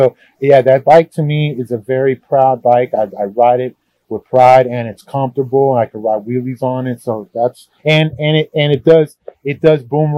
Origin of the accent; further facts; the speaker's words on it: Simi Valley, California, United States; And since I grew up in Simi is kind of like ground zero for Mongoose.